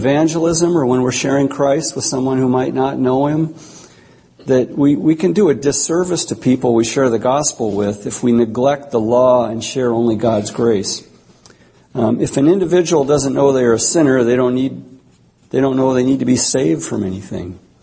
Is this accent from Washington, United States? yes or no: yes; Fircrest, Washington, United States; now in Seattle, United States; And I grew up in Fir Crest, so besides being an absolute culture shock